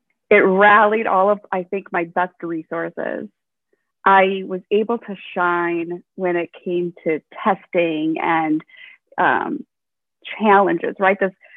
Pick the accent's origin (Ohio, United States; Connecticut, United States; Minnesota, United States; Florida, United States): Minnesota, United States; I grew up in Minnesota.